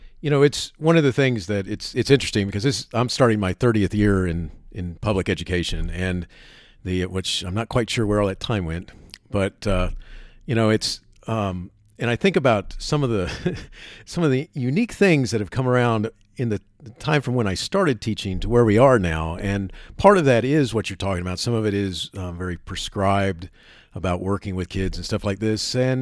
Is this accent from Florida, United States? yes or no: yes; Florida, United States; growing up in Florida at the time in the early 70s, this is how I became a Braves fan or a Cubs fan